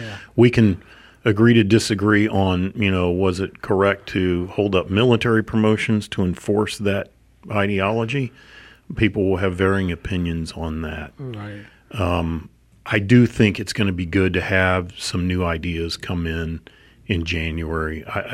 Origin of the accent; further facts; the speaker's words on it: Montgomery, Alabama, United States; born there; I was born in Montgomery, Alabama. My mom was from a little town called Millry, Alabama. My dad was from Birmingham. I'm about as Alabamian as you can get.